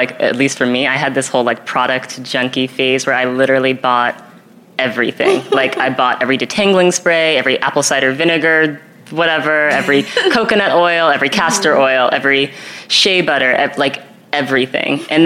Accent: New York City, New York, United States; Like, I grew up here in New York, then I went to school in California.

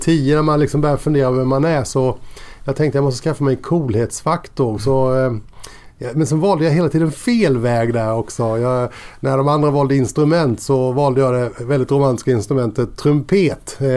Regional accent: Kosta, Kronoberg County, Sweden; För jag är ju arbetarunge från Kosta.

